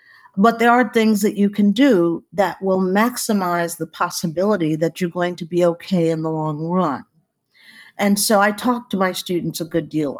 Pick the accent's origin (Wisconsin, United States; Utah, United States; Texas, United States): Texas, United States; Houston; growing up in Fifth Ward, Houston, being on a sharecropping farm